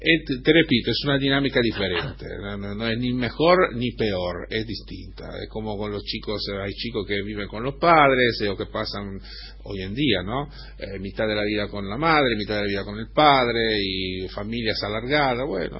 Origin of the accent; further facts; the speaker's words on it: Genoa, Liguria, Italy; No, yo soy de Génova, es una ciudad...